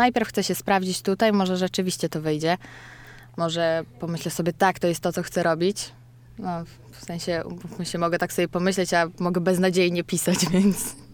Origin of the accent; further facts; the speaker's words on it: Podlaskie Voivodeship, Poland; Ja nie jestem ani z Warmii, ani z Mazur. Mhm. Jestem z Suwalszczyzny. Uczyłam się w ogóle w Warszawie. Tutaj jestem zupełnie przypadkiem.